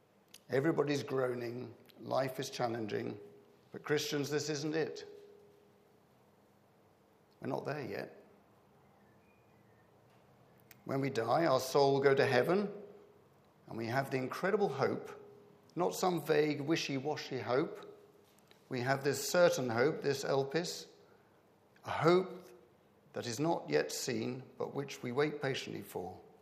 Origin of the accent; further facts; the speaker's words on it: England, United Kingdom; You know, I'm English.